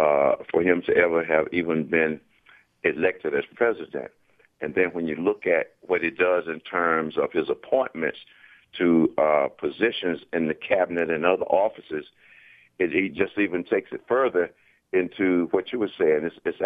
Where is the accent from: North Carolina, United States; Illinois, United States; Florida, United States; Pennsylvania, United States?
North Carolina, United States; Yes, I'm from North Carolina, as you said before.